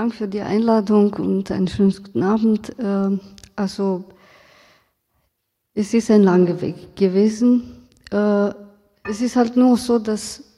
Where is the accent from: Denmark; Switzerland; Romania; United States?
Romania; German is a second language; now in Germany; Ich bin aus Rumänien, in Rumänien aufgewachsen, und damals haben wir über die Geschichte nicht so viel gelernt. Als Romni in Rumänien